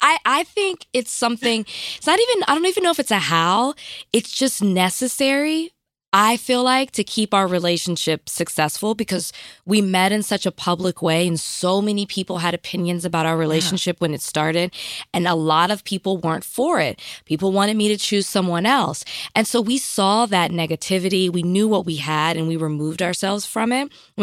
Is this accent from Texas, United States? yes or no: yes; Dallas, Texas, United States; I'm from Oak Cliff.